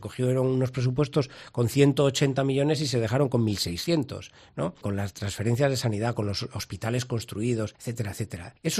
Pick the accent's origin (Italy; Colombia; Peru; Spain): Spain; La Rioja; Yo he sido concejal de mi pueblo, he sido consejero, soy diputado, he sido senador. Allí donde he estado he procurado cumplir con mi misión, que es servir a los riojanos, servir a mi comunidad, a mi país, a mi pueblo, que es por donde empecé.